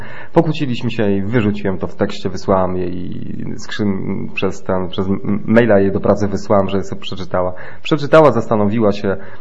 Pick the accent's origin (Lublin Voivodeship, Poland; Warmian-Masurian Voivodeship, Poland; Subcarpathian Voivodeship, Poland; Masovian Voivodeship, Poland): Lublin Voivodeship, Poland; Zamość; a pan przypadkiem nie jest gdzieś z tamtych okolic, Zamość, tamte takie zawodzenia wschodnie. Ja mówię, że no tak, zgadła pani.